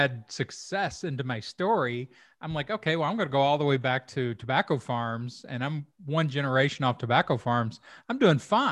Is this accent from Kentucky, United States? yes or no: yes; Louisville, Kentucky, United States; born there; I was born in Louisville. my father was actually born on tobacco farm in Western Kentucky.